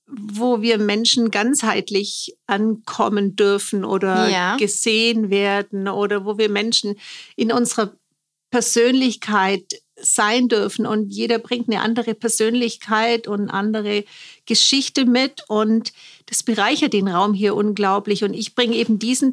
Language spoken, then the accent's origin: German; Ulm, Baden-Württemberg, Germany; Ich bin aus Ulm.